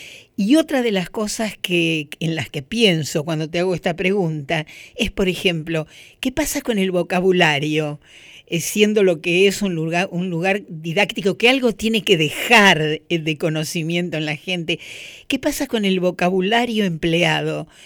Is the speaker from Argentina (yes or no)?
yes; Buenos Aires, Argentina; Yo sí soy porteña. Yo amo el tango por porteña.